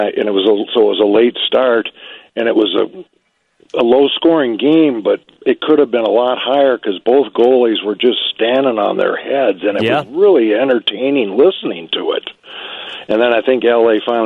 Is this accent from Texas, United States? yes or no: no; Twin Cities, Minnesota, United States; I'm originally from the Twin Cities